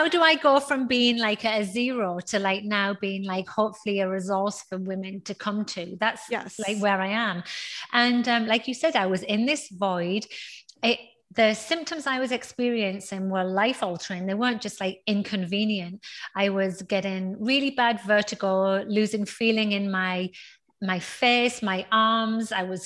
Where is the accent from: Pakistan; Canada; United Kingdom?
United Kingdom; North East England; now in Houston, United States; But I instead was brought up, I was born in the northeast of England. And so where I am from in the northeast of England is one of those like small towns with not a lot to do.